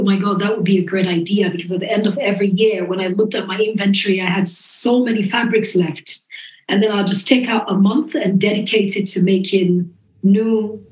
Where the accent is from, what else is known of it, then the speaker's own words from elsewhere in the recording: Nigeria; And that was important for me because growing up in Nigeria, Christmas was a big deal.